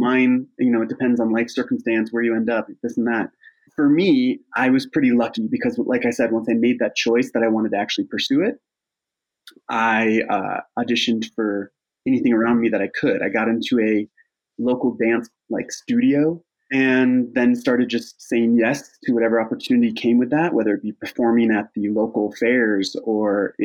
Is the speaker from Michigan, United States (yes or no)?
yes; Michigan, United States; I grew up in Northern Michigan.